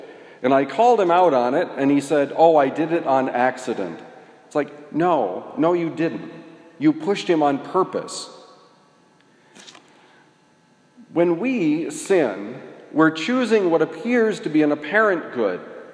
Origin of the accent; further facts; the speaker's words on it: Vermont, United States; I know that in my home state of Vermont, when fields are covered with dandelions, it's beautiful.